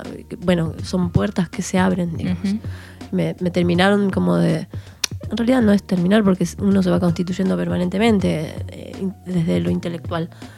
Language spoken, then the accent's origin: Spanish; San Cristóbal, Santa Fe, Argentina; now in Rosario, Argentina; Nací en San Cristóbal, como bien decís, al norte de Santa Fe, y me vine a estudiar a Rosario y bueno, me quedé.